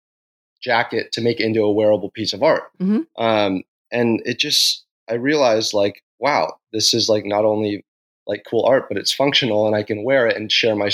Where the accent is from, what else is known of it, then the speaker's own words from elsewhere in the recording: San Diego, California, United States; I come from San Diego, and my everyday is based around surfing in the waves.